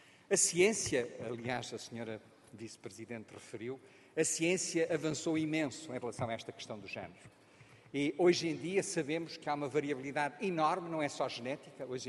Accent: Mozambique; Eu cresci em Moçambique, na África do Sul.

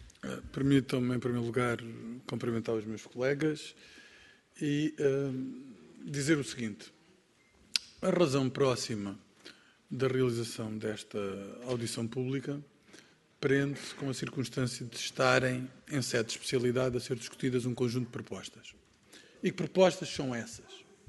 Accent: Algarve, Portugal; Eu, por exemplo, sou do Algarve

